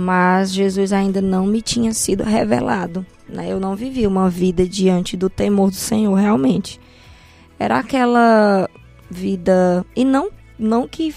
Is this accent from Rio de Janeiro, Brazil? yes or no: no; Nova Russas, Ceará, Brazil; born there; Eu nasci aqui mesmo, Nova Russas, né? A gente nasci aqui, mas morava no interior, chamado Nova Pintada. Lá eu morei até 3 anos e depois eu fui morar na Ipueira Funda, onde fiquei até meus 15 anos.